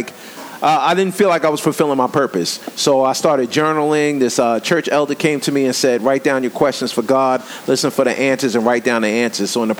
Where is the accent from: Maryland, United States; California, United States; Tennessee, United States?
Maryland, United States; Baltimore; I'm from Baltimore. Like Baltimore City, we don't know. I don't necessarily know about tofu.